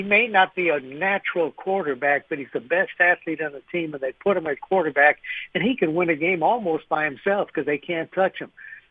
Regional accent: Wisconsin, United States; moved away as an adult; now in Nashville, United States; And I came down here from Wisconsin back in the mid-70s.

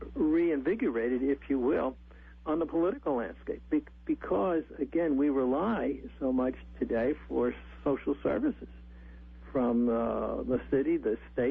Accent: Manhattan, New York, United States; I grew up in Manhattan, and I grew up in a neighborhood that was predominantly refugee Jewish, and we were Roman Catholic, German and Austrian immigrants

